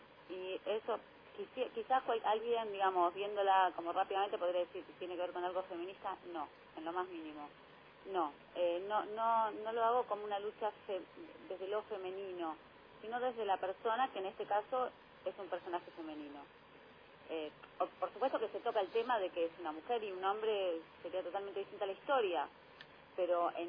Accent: Argentina; siendo ciudadanos argentinos

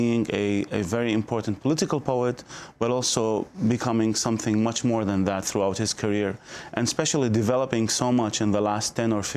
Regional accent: Iraq; But growing up in Iraq, we always read his poetry in school books

